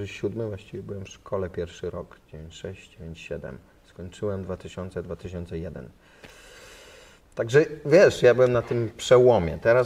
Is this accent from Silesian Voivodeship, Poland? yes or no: no; Łódź, Łódź Voivodeship, Poland; accent: Łódź street speech; Jestem z Łodzi i mówiłem tak bardzo knajacko, tak to określano, ulicznie.